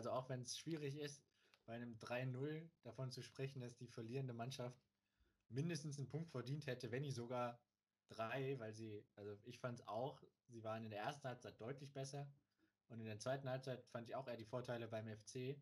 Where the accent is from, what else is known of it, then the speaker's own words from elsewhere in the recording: Cologne, North Rhine-Westphalia, Germany; für mich schon das höchste der Gefühle als Kölner